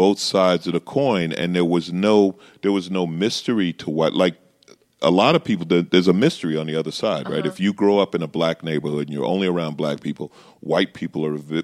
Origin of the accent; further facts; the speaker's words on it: Queens, New York, United States; Yeah, I grew up in Queens. So you're around everybody.